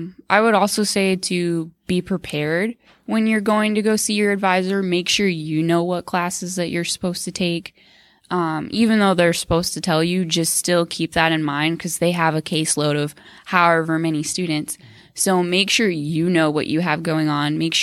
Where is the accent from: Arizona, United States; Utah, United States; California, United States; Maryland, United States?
Arizona, United States; I'm from Arizona, so I came 1,200 miles away, and I still really enjoyed going to school here.